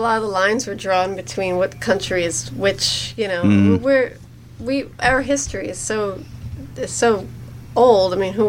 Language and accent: English; United States; it was certainly intimidating being an American girl